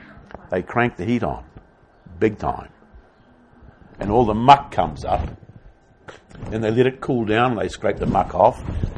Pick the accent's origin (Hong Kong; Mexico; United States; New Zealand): New Zealand; because I'm a New Zealander too.